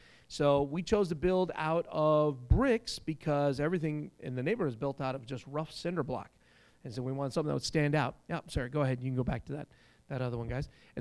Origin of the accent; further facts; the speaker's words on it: United States; being an American, we're on the radar when we show up in a Muslim country.